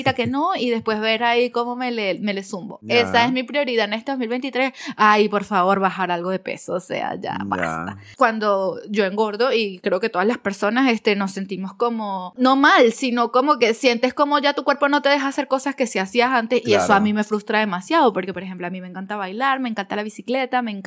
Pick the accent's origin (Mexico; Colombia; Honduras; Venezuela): Venezuela; no todas somos como la venezolana perfecta